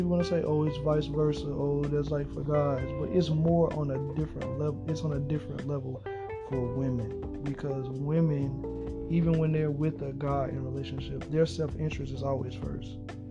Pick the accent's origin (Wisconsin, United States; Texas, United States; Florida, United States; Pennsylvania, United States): Florida, United States; accent: southern; You know, I'm from Florida, so, you know, I have that southern slang, that southern, you know, tone.